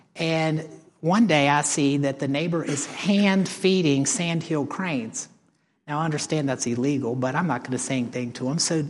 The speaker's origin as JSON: {"language": "English", "region": "Virginia", "country": "United States", "lives_now": "Florida, United States", "said": "I'm like from Virginia. It's like, oh, this is really Florida-like."}